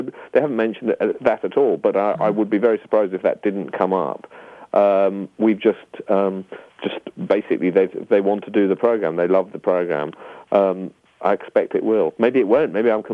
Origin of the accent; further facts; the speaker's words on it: United Kingdom; we're both British